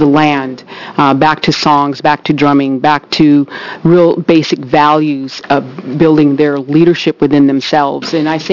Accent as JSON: {"language": "English", "town": "Warm Springs", "region": "Oregon", "country": "United States", "tie": "born or raised there", "said": "growing up in Warm Springs, growing up very, very traditional, that resiliency is being able to go back to our spiritual ways."}